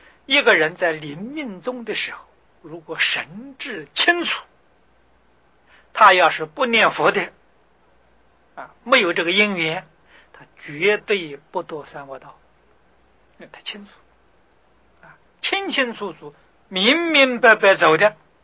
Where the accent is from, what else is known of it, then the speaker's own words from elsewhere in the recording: China; 我们中国人讲五福，五福里头最后一个就是这个寿终考